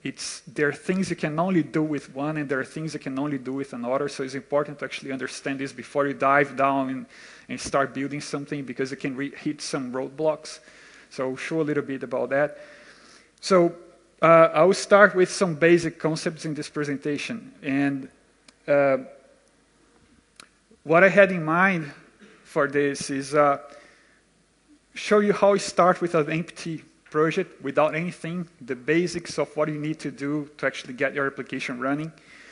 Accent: Brazil; So I'm originally from Brazil.

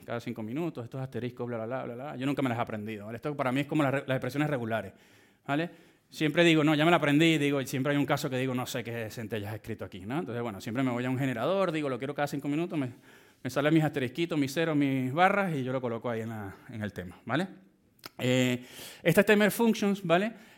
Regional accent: Venezuela; En Latinoamérica, yo soy venezolano, ¿vale?

